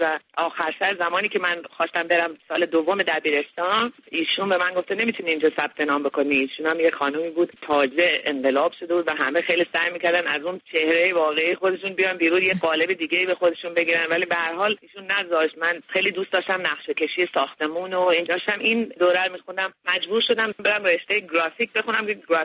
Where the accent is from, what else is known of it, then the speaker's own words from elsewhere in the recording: Iran; moved away as an adult; علت این که من از ایران بیرون اومدم